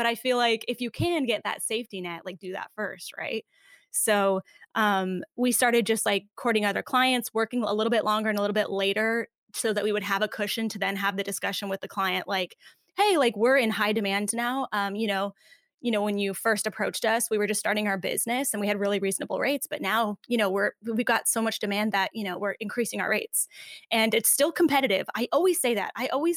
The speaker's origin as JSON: {"language": "English", "region": "California", "country": "United States", "said": "It's like, I hate telling people I'm from Orange County because they immediately have in their mind"}